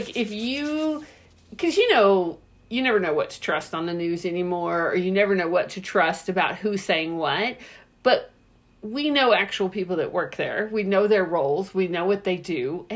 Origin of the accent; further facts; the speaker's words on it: Texas, United States; You know, we're from Texas.